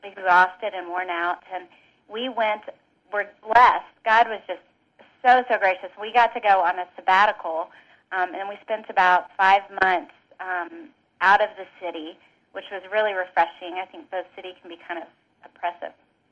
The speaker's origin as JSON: {"language": "English", "town": "Greensboro", "region": "North Carolina", "country": "United States", "said": "I'm from Greensboro, North Carolina."}